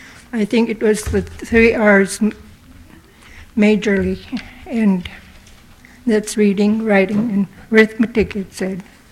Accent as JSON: {"language": "English", "town": "Golovin", "region": "Alaska", "country": "United States", "tie": "born or raised there", "said": "from Gallivan. As a native of Western Seward Peninsula and a shareholder of Bering Straits"}